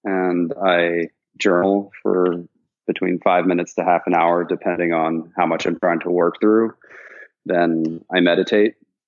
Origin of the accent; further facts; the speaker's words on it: Vienna, Austria; moved away as an adult; I was born in Vienna, Austria. Mm-hmm. I grew up in Austria. And then I went to New York to study for college, New York State.